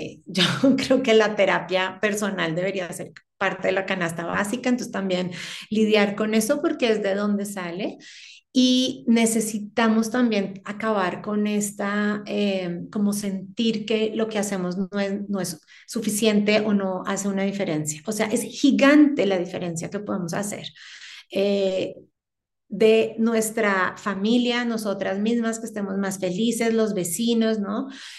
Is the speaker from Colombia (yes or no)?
yes; Bogotá, Colombia; al final soy bogotana, soy montañera